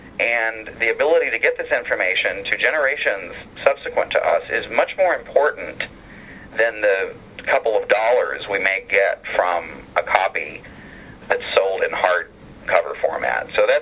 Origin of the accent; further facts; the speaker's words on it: Tennessee, United States; But I'm from Tennessee. I'm a big Horton Foote fan.